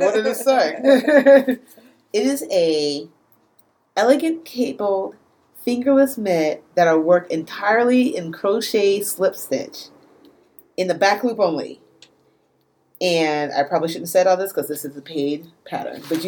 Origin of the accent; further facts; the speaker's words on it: United States; That's T-A-N-J-A, which is why I said Tanja. Because I'm American.